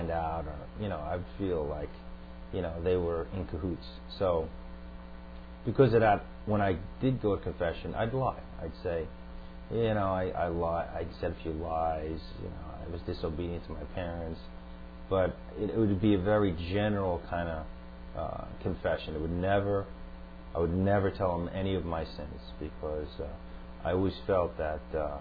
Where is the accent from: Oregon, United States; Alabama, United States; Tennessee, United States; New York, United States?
New York, United States; Long Island; Right, Long Island.